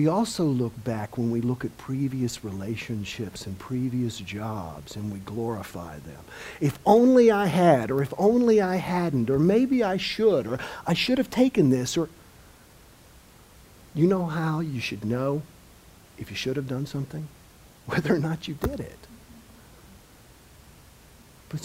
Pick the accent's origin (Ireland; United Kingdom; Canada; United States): United States; the South; Growing up in the South, salt is one of the four basic food groups.